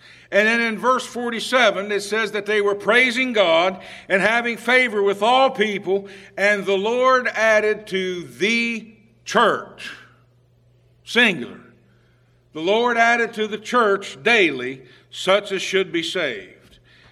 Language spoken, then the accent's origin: English; Ohio Valley, United States; or at least I come from the Ohio Valley, we called it the valley.